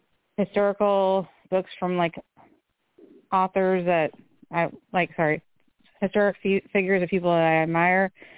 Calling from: Kentucky, United States; See, I'm calling from Kentucky.

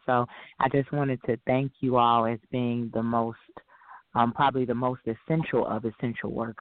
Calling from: Chicago, Illinois, United States; I'm calling in from the Chicagoland area.

